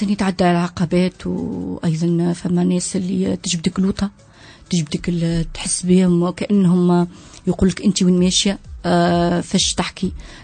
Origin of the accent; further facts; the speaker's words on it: Sousse, Sousse Governorate, Tunisia; أصيل من الساحلين، ولكن ولدت وترعرعت ودرست في سوسة، مدرسة تركية لسيلانيكس. نتنفس سوسة، نحب سوسة